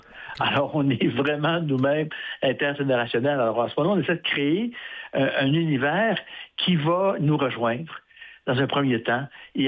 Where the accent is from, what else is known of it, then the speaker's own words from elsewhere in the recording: Saguenay, Quebec, Canada; moi je suis un gars de région, je suis natif du Saguenay